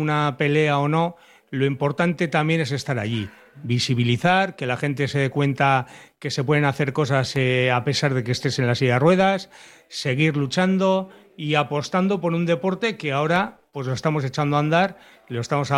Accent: Santurtzi, Basque Country, Spain; en las fiestas del Carmen de Santurchi, de mi pueblo

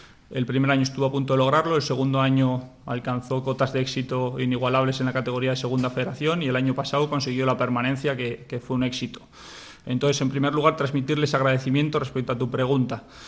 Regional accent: Bilbao, Basque Country, Spain; Salí hace un tiempo de Bilbao para afrontar retos deportivos lejos de mi casa, como fue el club del Algeciras Club de Fútbol. Y bueno, pues vuelvo a Bilbao, a una tierra ya conocida que siempre me ha recibido con los brazos abiertos

